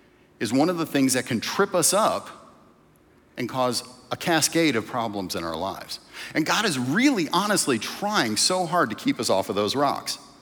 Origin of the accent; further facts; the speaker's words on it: Detroit, Michigan, United States; When I grew up in Detroit, and I was in high school in the early 80s